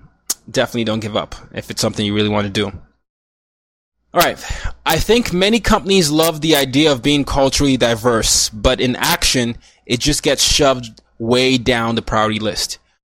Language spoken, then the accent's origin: English; Nigeria; also born or lived in Sweden; Nigeria, I'm Nigerian. I was born in Nigeria, moved to Sweden, then came back to Nigeria. Then there was Burkina Faso, then there was Vietnam, and there was the United States.